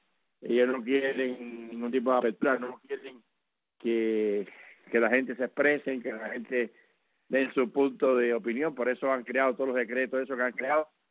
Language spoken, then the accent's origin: Spanish; Cuba; now in United States; Indiana. Dios bendiga al colectivo de Radio Martí y a mi pueblo cubano.